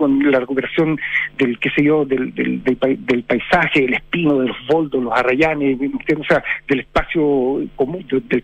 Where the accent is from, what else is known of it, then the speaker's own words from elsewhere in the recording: Santiago, Santiago Metropolitan Region, Chile; Sobre todo quienes somos santiaguinos, digamos, y hemos habitado y recorrido y caminado esta ciudad, ¿no?, en forma permanente.